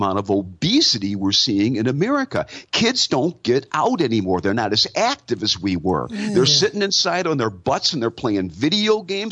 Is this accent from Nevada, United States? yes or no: no; Detroit, Michigan, United States; We played snow growing up in Detroit.